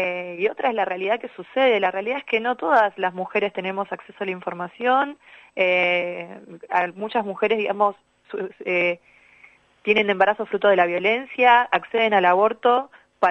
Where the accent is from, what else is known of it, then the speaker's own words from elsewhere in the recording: La Plata, Buenos Aires Province, Argentina; Yo soy de La Plata, así que recién llegando a mi casa.